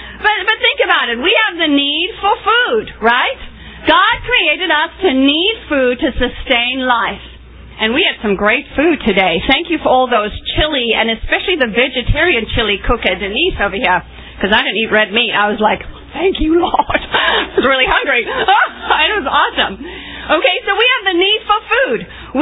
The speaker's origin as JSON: {"language": "English", "country": "South Africa", "tie": "born or raised there", "said": "Growing up in South Africa, I was so grateful."}